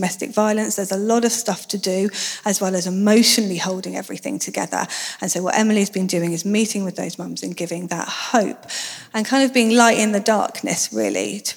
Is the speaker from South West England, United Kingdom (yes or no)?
yes; South West England, United Kingdom; I'm from Dorset, so this really works for me